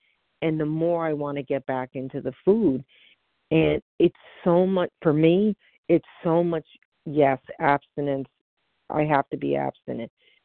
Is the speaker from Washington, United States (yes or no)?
no; Connecticut, United States; Hi, everyone. … I'm from Connecticut